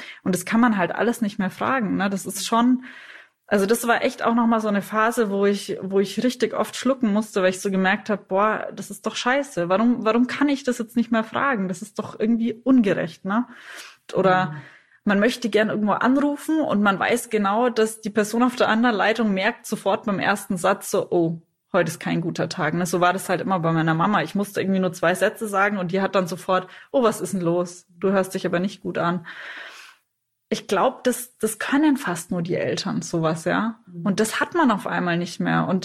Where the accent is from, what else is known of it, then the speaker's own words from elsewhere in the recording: Bavaria, Germany; now in Munich, Germany; ich komme eigentlich aus der Nähe von Nürnberg eben und habe dann woanders studiert und bin dann halt irgendwie auf Umwegen nach München gekommen